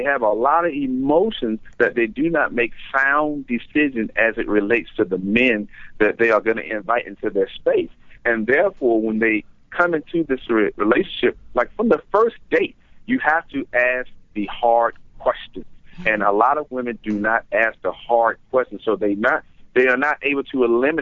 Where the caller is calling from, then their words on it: Atlanta, Georgia, United States; I'm in Atlanta, Georgia today.